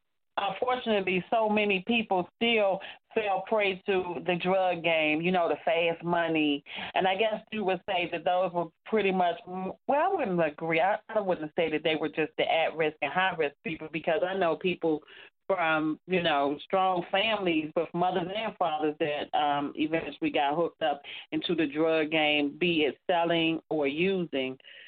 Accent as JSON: {"language": "English", "town": "Washington", "region": "District of Columbia", "country": "United States", "tie": "born or raised there", "said": "I grew up in Southeast myself, so it's kind of hard, especially for a black man, not to fall prey to the streets."}